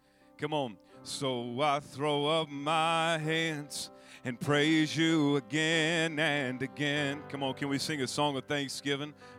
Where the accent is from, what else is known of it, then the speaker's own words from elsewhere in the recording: Texas, United States; now in Arizona, United States; I'm from Texas, as you can probably tell. And my wife makes fun of me for my accent.